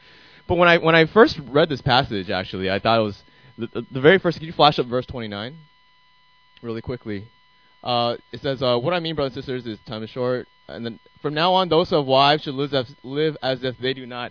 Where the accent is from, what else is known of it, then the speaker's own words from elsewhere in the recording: Arizona, United States; But yeah, so I'm from Arizona, lived predominantly my whole entire life there, and then came to Cal, to the Bay Area, for my undergrad